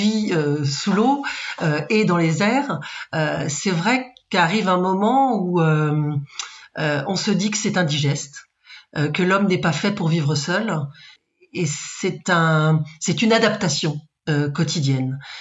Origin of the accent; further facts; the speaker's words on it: Brittany, France; relier un pays où j'avais vécu pendant 10 ans et j'avais laissé un petit bout de mon cœur là-bas quand même, et puis arriver chez moi en Bretagne.